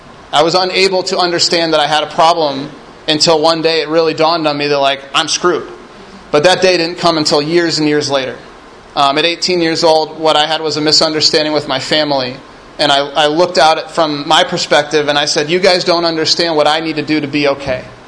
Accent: Midwest, United States; I was from the Midwest in Indianapolis, outside of Chicago is where I grew up.

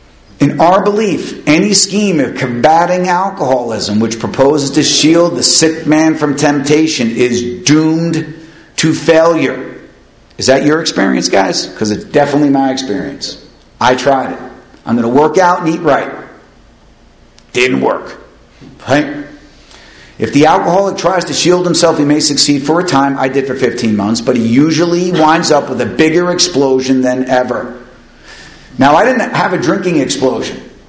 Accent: Paterson, New Jersey, United States; I'm really scared about going to Morristown. There's a lot of bars. There's a lot of alcohol up there. I'm from Patterson.

